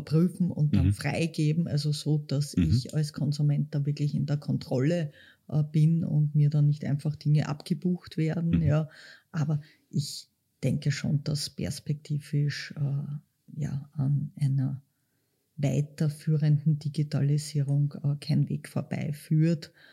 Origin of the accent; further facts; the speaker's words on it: Klosterneuburg, Lower Austria, Austria; Also ich bin aus Klosterneuburg